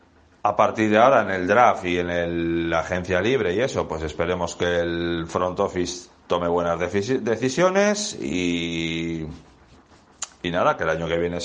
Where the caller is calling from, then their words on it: Irun, Basque Country, Spain; de Irún, en Guipúzcoa.